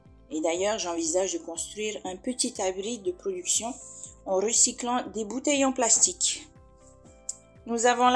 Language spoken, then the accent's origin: French; French Polynesia; Je suis mariée et maman de 3 enfants. Et je suis originaire de Polynésie.